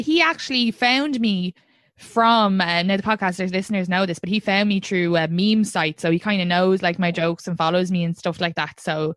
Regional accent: Ireland; Do they even know I'm from Ireland?

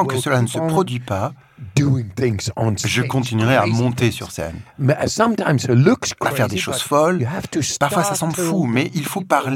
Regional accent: Netherlands; French is a second language; Je viens des Pays-Bas et il fait plus froid, même qu'à Paris.

